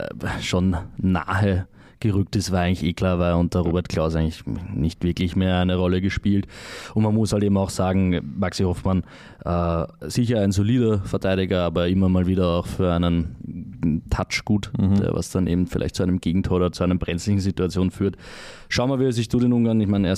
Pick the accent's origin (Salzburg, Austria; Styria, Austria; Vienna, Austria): Vienna, Austria; Ich bin groß geworden in der Nähe von Schönbrunn